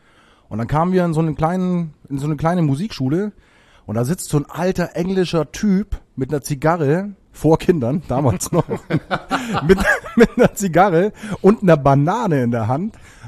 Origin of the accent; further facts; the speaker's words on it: Bavaria, Germany; ich komme eigentlich aus Bayern